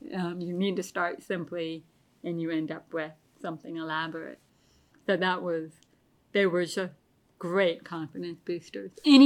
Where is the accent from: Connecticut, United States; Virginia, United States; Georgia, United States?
Virginia, United States; I come from Virginia. I was born in Virginia, raised in Virginia, and was only away from Virginia for 3 years for graduate school in Ohio.